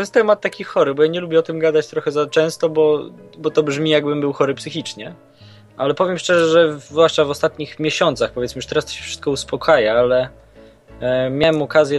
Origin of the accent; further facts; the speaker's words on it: Mińsk Mazowiecki, Masovian Voivodeship, Poland; bo ja pochodzę z Mińska Mazowieckiego pod Warszawą